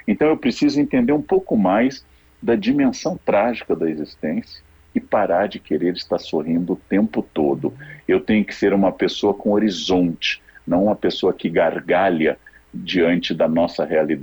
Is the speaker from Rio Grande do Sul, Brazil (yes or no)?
yes; Rio Grande do Sul, Brazil; moved away as an adult; also born or lived in São Paulo; sou um capilé da Gema, torcedor do Aimoré, e sou um gaúcho que saiu do Rio Grande do Sul, fiz minha primeira graduação na Unicinos, saí do Rio Grande do Sul para vir a São Paulo estudar, e depois fui para o exterior.